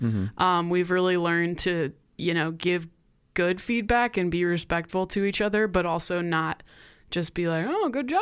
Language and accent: English; Kansas City, Missouri, United States; I'm from the Kansas City area.